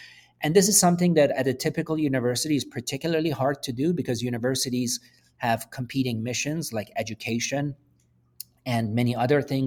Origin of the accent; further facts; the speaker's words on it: Canada; also born or lived in Iran; So kind of like you, I'm originally from Iran. I grew up most of my life in Canada. We left Iran when I was young.